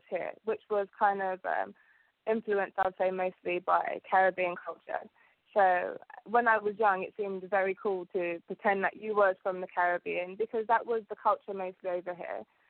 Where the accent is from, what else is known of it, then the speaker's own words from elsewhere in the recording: Uganda; born there; Okay, well, I was born in East Africa, and in Uganda there are five kingdoms.